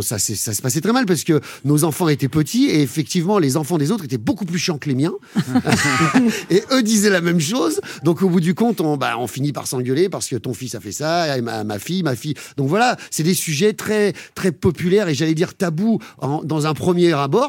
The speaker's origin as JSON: {"language": "French", "town": "Lyon", "region": "Auvergne-Rhône-Alpes", "country": "France", "said": "Oui, je suis de Lyon."}